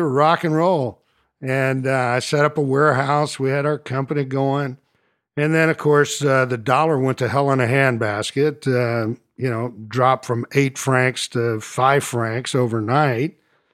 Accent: Dallas, Texas, United States; because I grew up here in Dallas, and mostly fine dining was French, heavily French influence, if not totally French.

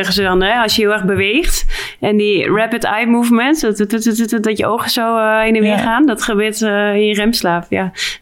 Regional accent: Beilen, Drenthe, Netherlands; want ik ben opgegroeid in Bijlen

